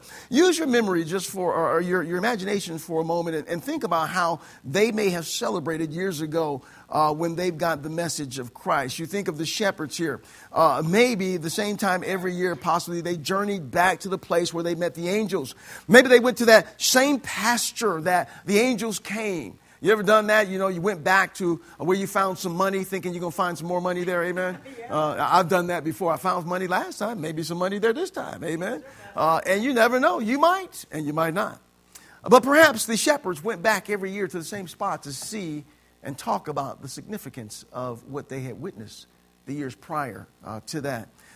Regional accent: Illinois, United States; I'm from Illinois. It snowed, and it snowed with the best of them.

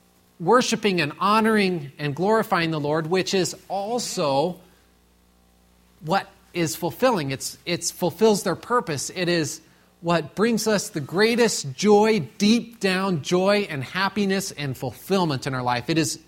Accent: Tucson, Arizona, United States; I'm born and raised in Tucson, so you know, this is something that we're excited about, so we talk about it.

